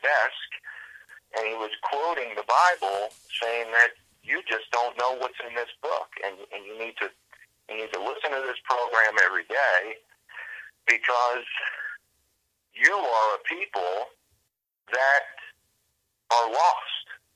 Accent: New Jersey, United States; I'm a white middle-class guy from the Northeast. I'm of Irish and Austrian and German descent, and grew up in a pretty basic, probably upper middle class, I guess you'd say, white community in New Jersey.

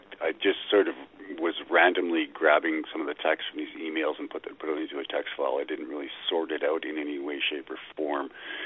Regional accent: Germany; first language German; English is a second language; now in Canada; I am born in Germany. I grew up in Germany and now live in Canada. German is my mother tongue

